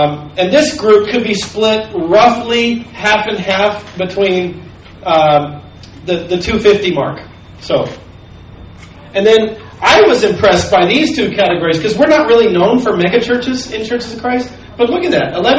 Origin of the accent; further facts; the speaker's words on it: New Mexico, United States; see, I come from New Mexico. In New Mexico, there has not been an outright majority for many years in terms of race.